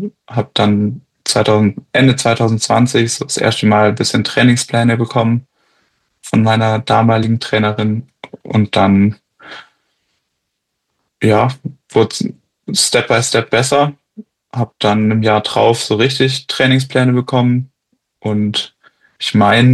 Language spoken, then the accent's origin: German; Bavaria, Germany; Ich komme aus dem Allgäu